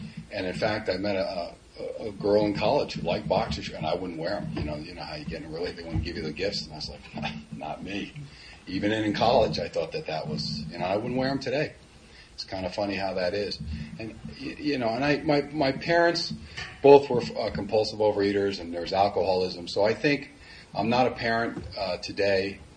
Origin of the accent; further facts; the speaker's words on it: Connecticut, United States; also born or lived in Bayonne, New Jersey; when I was 4, 5, 6, 7, back in Bayonne, New Jersey, I'm originally from Connecticut